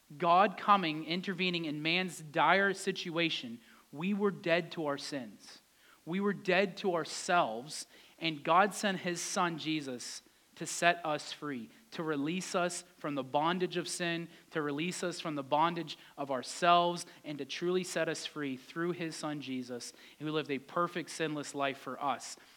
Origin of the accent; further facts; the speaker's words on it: Titusville, Pennsylvania, United States; I'm from Titusville, Pennsylvania. I grew up there. Could anything good come from Titusville?